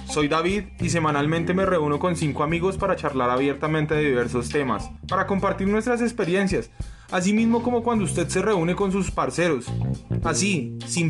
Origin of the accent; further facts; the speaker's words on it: Colombia; eso que lo vamos a hablar nosotros como colombianos y que conocemos cómo funciona pues la moral de este país